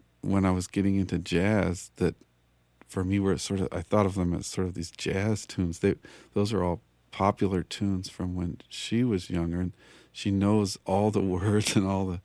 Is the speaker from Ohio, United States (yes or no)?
no; Colorado, United States; So, I mean, my stock answer is that I grew up in Colorado, so there must be some cowboy connection there.